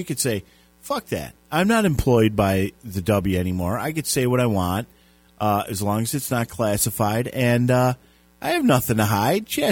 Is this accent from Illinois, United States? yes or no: yes; Illinois, United States; I'm from Illinois. I'm not from Arizona.